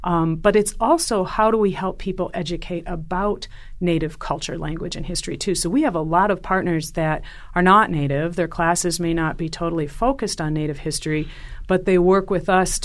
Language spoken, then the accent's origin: English; Minnesota, United States; Well, I grew up in Minnesota, which is a state that has a Lakota name, but the northern part is the place where my family comes from